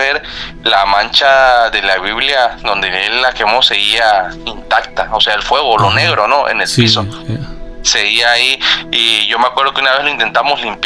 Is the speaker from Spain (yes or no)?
no; Veracruz, Mexico; yo soy de Veracruz y aquí en Veracruz hay muchos nahuales.